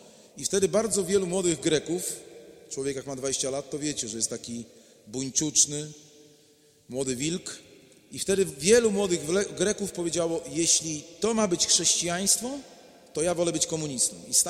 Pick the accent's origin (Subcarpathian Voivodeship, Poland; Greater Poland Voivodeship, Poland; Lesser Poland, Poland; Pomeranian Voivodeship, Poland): Pomeranian Voivodeship, Poland; Gdynia; Mam 53 lata, 24 lata jestem księdzem, pochodzę z Gdyni.